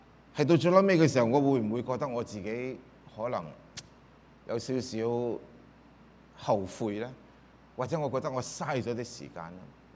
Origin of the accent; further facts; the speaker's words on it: China; 我哋係中國人，唔好嘥啦，係咪啊？我60幾歲